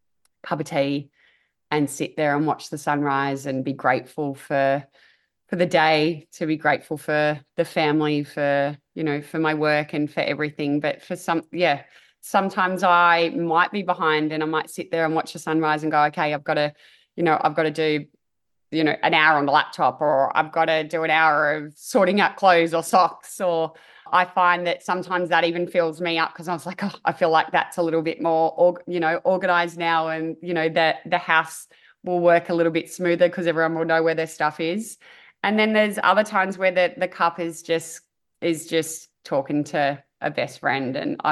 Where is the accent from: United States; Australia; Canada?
Australia; being an elite athlete and competing for my country it's indescribable, really, to be announced as an Australian champion